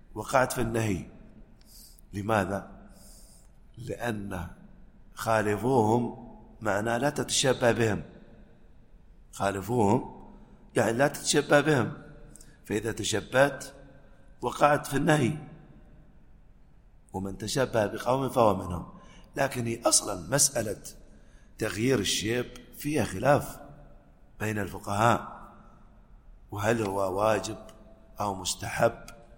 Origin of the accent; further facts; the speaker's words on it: United Arab Emirates; هاي لازم ما تكون آثار فرعونية عندنا في الإمارات